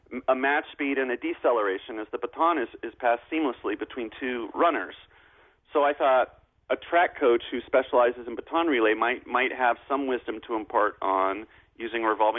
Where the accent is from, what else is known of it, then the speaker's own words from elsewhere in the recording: New York, United States; but that gave me comfort as a New Yorker